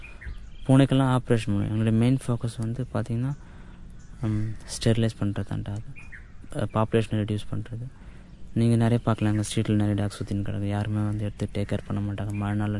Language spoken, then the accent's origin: Tamil; Puducherry, India; நான் அங்கே படிக்கிறதுக்கு சரியான ஃபெசிலிட்டிஸில் பாட்டி வீட்டில் வளர்ந்தேன். பாட்டி வீட்டில் வந்து சிட்டி அது பாண்டிச்சேரி.